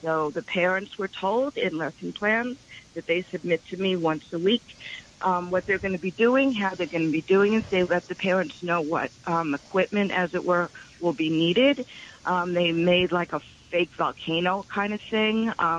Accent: New York City, New York, United States; I'm from Brooklyn.

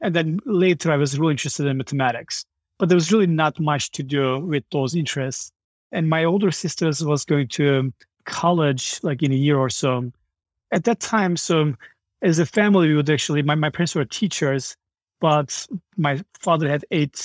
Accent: Malatya, Turkey; So I grew up in southeast part of Turkey in a kind of city called Malatya. I was born in a small village.

